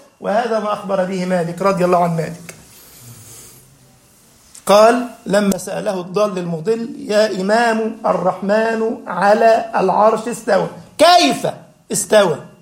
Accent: Egypt; اصل احنا عندنا في مصر مش معتادين على الشاي ايه الاخضر

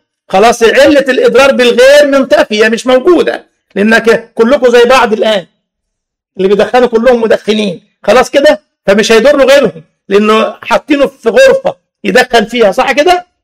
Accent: Egypt; واللي يعمل كده حتى عندنا في مصر في المترو مثلا بيدفع غرامه فوريه

